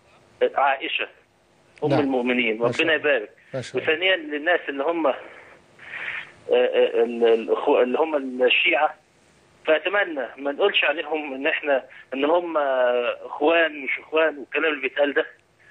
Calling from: Saudi Arabia; أنا بطلب حضرتك من السعودية.

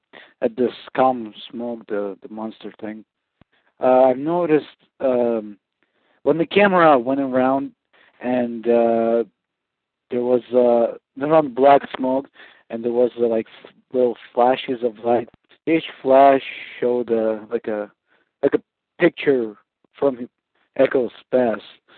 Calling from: Kansas, United States; I'm calling from Kansas.

